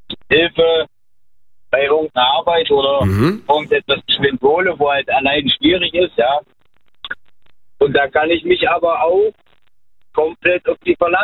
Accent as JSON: {"language": "German", "town": "Chemnitz", "region": "Saxony", "country": "Germany", "said": "Aus Chemnitz."}